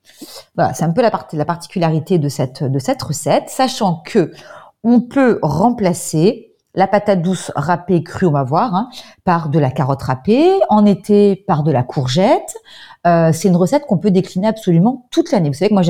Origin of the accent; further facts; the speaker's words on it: Provence-Alpes-Côte d'Azur, France; On les squiche, comme on dit chez nous en Provence, là.